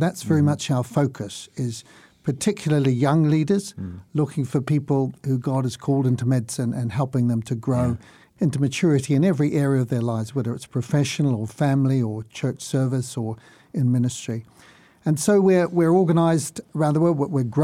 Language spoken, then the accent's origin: English; New Zealand; Well, I grew up in New Zealand, Christian family, came to the Lord in my teens.